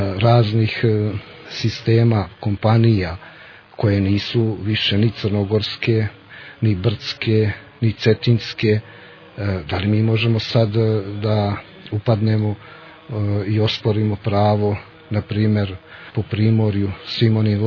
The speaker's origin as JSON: {"language": "Serbian", "country": "Montenegro"}